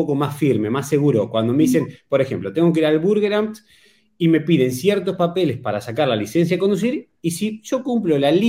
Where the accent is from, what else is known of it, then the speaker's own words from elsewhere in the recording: San Martín de los Andes, Neuquén, Argentina; moved away as an adult; Yo vengo de la Patagonia, de un lugar que se llama San Martín de los Andes.